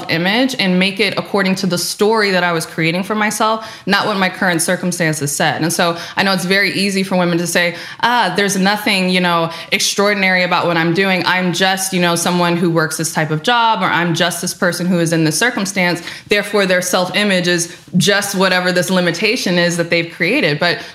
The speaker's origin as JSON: {"language": "English", "town": "Detroit", "region": "Michigan", "country": "United States", "tie": "born or raised there", "said": "I grew up in the Metro Detroit area, the Motor City."}